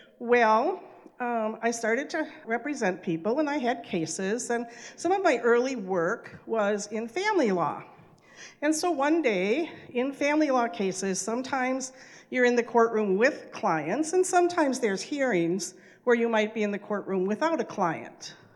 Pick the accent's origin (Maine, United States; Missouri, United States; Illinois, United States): Illinois, United States; now in Moorhead, United States; I married a guy who lived in Moorhead, Minnesota. I grew up in Illinois, so I moved here.